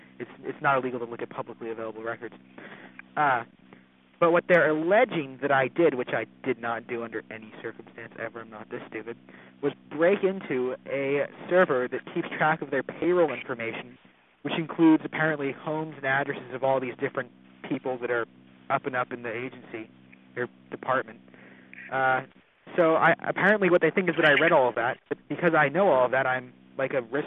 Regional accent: Germany; English is a second language; now in United States; any country you go to, I came over from Germany, you know. You learn the language, You learn the culture and you follow it.

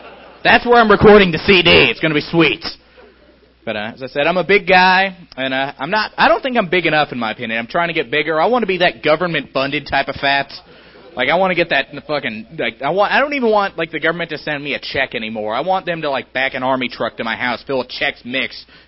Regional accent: Florida, United States; I'm originally from Florida. I cannot whip my cock out and show you where Orlando's at.

